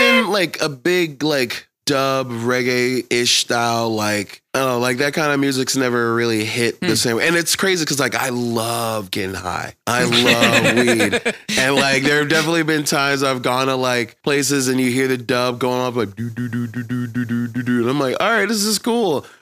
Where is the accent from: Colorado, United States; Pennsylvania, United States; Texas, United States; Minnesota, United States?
Pennsylvania, United States; So, like, growing up in the Poconos, like, because like I found punk